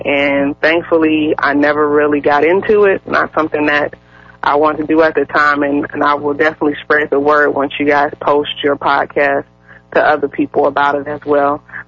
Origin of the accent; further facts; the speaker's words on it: Norfolk, Virginia, United States; I'm from Norfolk, Virginia.